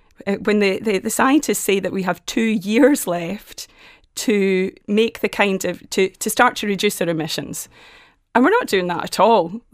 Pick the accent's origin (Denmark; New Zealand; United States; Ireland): Ireland; Maynooth, Kildare; I come from Maynooth, and the third level colleges are getting involved as well.